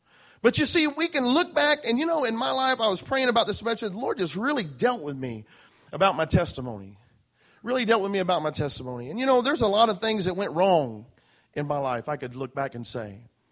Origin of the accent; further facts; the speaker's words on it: Midwest, United States; also born or lived in Dallas and Fort Worth area, Texas; I said I'm originally from Dallas and Fort Worth area, but I spent a lot of growing up years in the central Midwest.